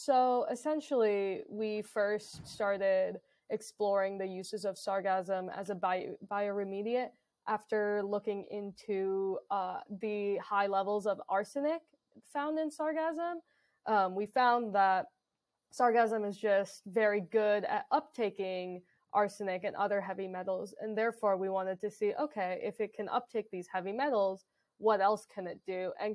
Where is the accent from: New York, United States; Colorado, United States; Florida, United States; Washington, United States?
Florida, United States; I grew up in South Florida, so I kind of saw sargassum